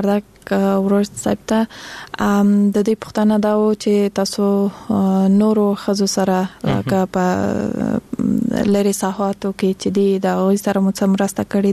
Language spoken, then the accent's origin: Pashto; Kandahar, Afghanistan; now in Kabul, Afghanistan; زه خپل د کندهار د ولایت یم